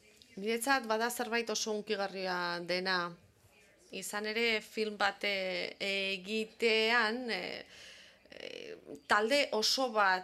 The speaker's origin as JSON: {"language": "Basque", "country": "France", "second_language": "Basque", "said": "Ni frantsesa naiz, 100% aita suediarra da, baina nik ez du suediera egiten"}